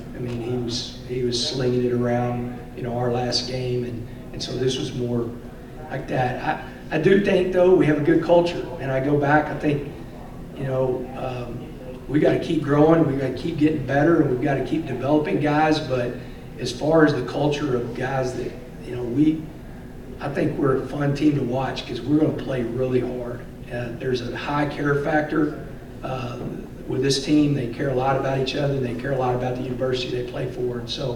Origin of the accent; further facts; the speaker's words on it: Texarkana, United States; Like, for me, growing up in Texarkana, my best friend, his family got transferred to Germany, so they didn't want to give up their season tickets, so we got their season tickets.